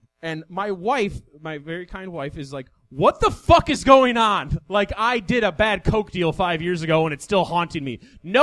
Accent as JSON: {"language": "English", "town": "Chicago", "region": "Illinois", "country": "United States", "said": "Did I mention I'm from Chicago? I don't know if that's been clear enough based on my outfit and everything I've ever said on this show for the past 421 episodes. That's where I'm from. It's a great city."}